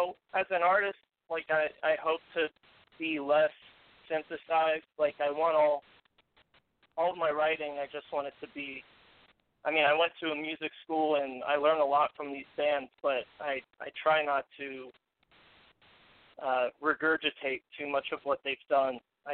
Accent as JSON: {"language": "English", "town": "Orlando", "region": "Florida", "country": "United States", "said": "I'm from Florida originally."}